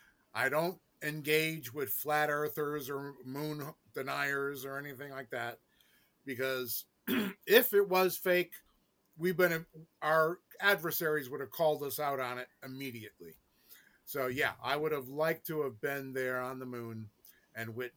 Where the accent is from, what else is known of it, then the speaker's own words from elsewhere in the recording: New England, United States; Well, I grew up in New England, so it would be a grinder, which is the proper name for a sub or a hoagie